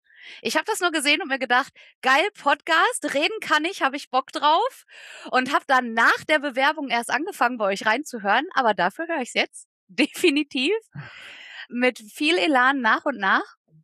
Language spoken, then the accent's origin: German; North Rhine-Westphalia, Germany; accent: Ruhrpott; Ja, ich komme aus dem Pott. Was soll ich denn dazu sagen? Ich habe auch die Ruhrpott-Schnauze direkt am Start.